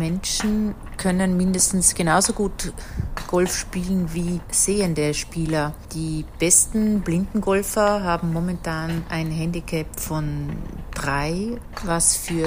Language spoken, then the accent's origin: German; Austria; ich als stolze Österreicherin